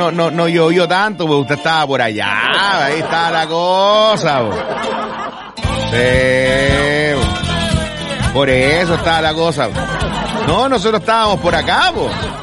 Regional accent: United States; Spanish is a second language; Es que yo, como soy gringo, yo lo pronuncio todo en inglés, porque claro.

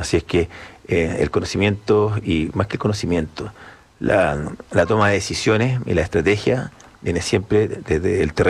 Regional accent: Chile; para nosotros como chilenos hay cosas muy obvias

